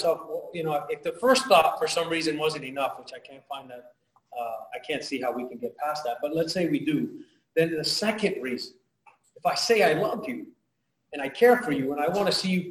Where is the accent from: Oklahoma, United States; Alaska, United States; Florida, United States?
Florida, United States; Hialeah; The way I grew up in Hialeah was that we took two verses at a time.